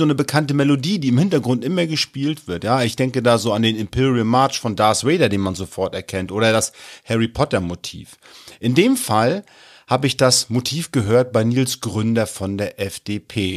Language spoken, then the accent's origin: German; Mecklenburg-Vorpommern, Germany; Aber ich bin Mecklenburger, ich bleibe ruhig